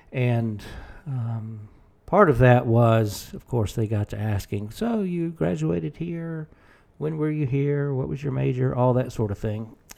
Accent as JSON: {"language": "English", "town": "Fort Valley", "region": "Georgia", "country": "United States", "said": "I'm from Fort Valley, very small town in middle Georgia."}